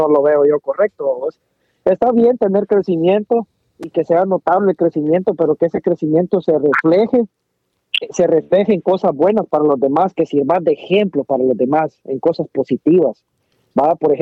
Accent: Guatemala; si venimos de allá de Guatemala, o si sabemos las condiciones en las que estábamos allá

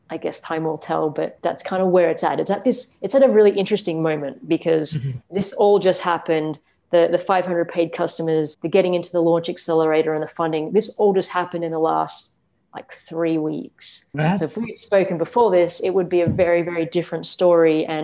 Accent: Melbourne, Victoria, Australia; also born or lived in Malaysia / New York / London; I've lived in lots of different cities. So I've lived in New York, I've lived in London, I've grown up in Melbourne, but I was born in Malaysia.

